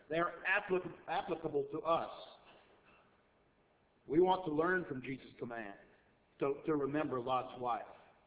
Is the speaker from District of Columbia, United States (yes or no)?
no; Texas, United States; I know I'm from Texas. I keep telling you that.